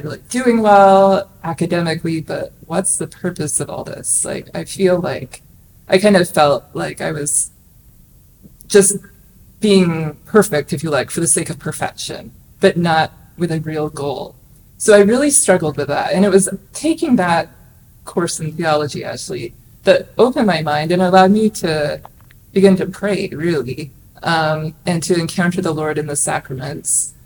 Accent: New Brunswick, Canada; I'm from Canada. I grew up in New Brunswick, and I'm one of six kids. I'm the third of six kids. And my mother was born in England. My dad was born in the States.

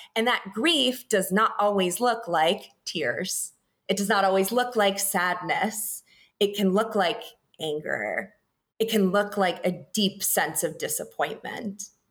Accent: North Carolina, United States; And I got to come home to North Carolina and serve my home state, which was a privilege.

